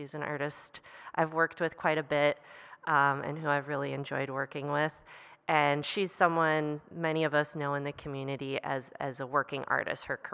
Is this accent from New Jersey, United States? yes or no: no; Illinois, United States; moved away as an adult; now in Winona, United States; I am 37, I think. And I've been living in Winona for a total of about 14 or 15 years. I came here from the Chicago suburbs as a college student.